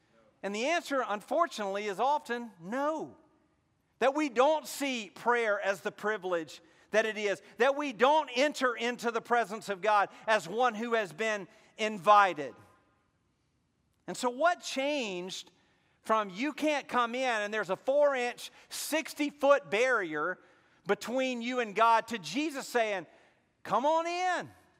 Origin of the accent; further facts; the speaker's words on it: Mississippi, United States; we're from Mississippi, there's really no ice down there, so no hockey.